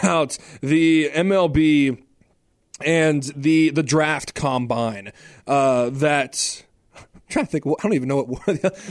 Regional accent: Gwinnett, Georgia, United States; I'm from Gwinnett, Georgia. I follow the Gwinnett Stripers.

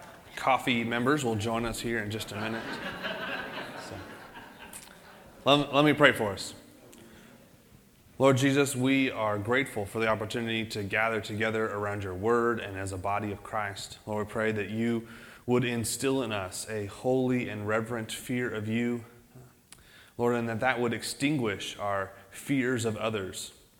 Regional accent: Broken Arrow, Oklahoma, United States; So I grew up in Broken Arrow, Oklahoma, and we have a huge soccer complex on the outside of town.

